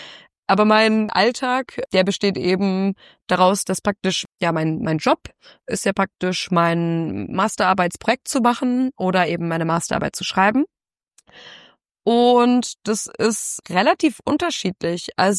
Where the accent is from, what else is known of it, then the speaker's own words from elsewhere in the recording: Bocholt, North Rhine-Westphalia, Germany; now in Austria; Ist es jetzt das Hausruckviertel oder ist es eben ja Bocholt, wo ich herkomme, das Westmünsterland?